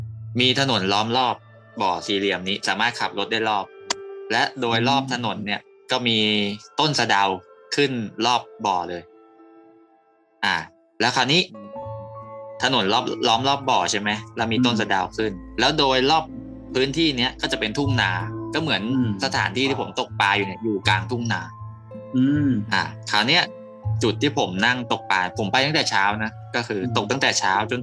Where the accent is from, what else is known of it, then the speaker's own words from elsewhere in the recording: Sing Buri, Thailand; เรื่องมันเกิดที่จังหวัดบ้านเกิดผมเลยสิงห์บุรี